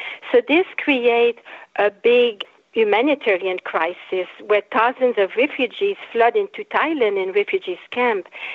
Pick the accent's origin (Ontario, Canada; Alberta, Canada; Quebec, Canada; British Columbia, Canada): Quebec, Canada; Montreal; first language French; English is a second language; Well, I was born in Montreal, in Quebec, at the heart of French-Canadian culture, in a place called Le Plateau Mont-Royal. I spoke French my whole childhood and young adulthood until the age of maybe 25, when I had to learn English